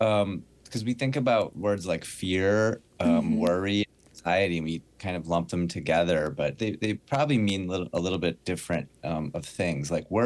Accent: Jamestown, North Dakota, United States; I grew up in North Dakota, Jamestown, North Dakota.

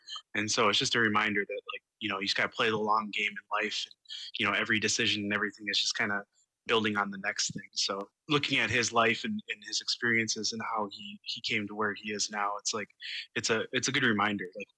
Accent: Twin Cities, Minnesota, United States; now in Moorhead, United States; I am currently recording in Fargo, North Dakota. I grew up in the Twin Cities, and I'm currently living in Moorhead

